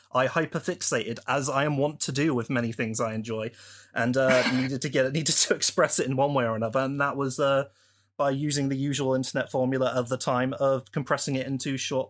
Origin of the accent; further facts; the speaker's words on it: United Kingdom; I'm shockingly a British person from the UK.